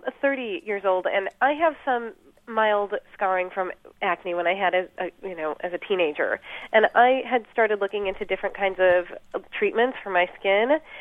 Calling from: Urbana, Illinois, United States; I'm calling from Urbana.

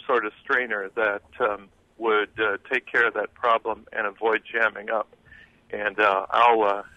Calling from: Champaign, Illinois, United States; Yes, I'm calling from Champaign

